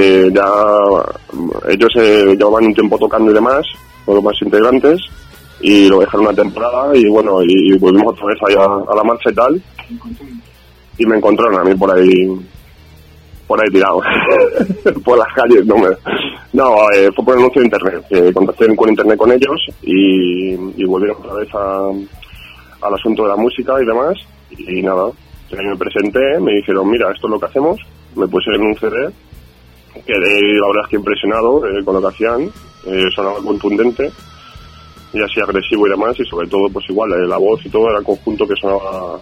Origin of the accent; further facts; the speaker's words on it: Fuenlabrada, Community of Madrid, Spain; Pues bueno, David Mora de la voz, el bajo, y yo somos de Fuenlabrada.